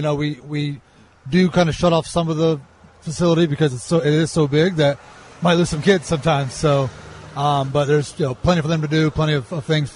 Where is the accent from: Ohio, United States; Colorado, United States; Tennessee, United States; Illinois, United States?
Ohio, United States; Upper Sandusky; I know, growing up in Upper Sandusky, we never had anything like this anywhere near us.